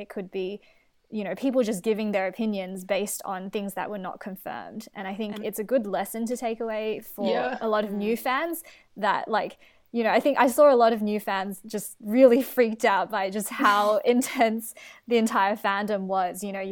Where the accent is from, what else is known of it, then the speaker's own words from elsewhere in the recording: Australia; as an Australian fan